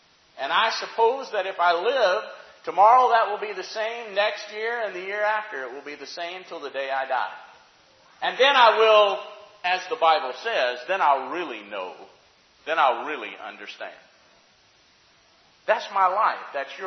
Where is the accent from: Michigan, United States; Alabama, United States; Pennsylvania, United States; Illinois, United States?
Alabama, United States; I am an American. I am an Alabamian, you know. I speak with pride about that sometimes. I love being from the South. I love being from Alabama.